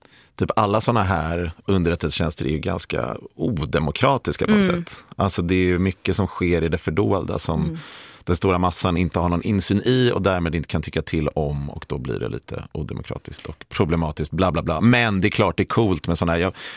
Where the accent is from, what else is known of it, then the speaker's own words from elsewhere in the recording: Stockholm, Stockholm County, Sweden; Men sen typ det som fanns i Stockholm då, där jag är uppvuxen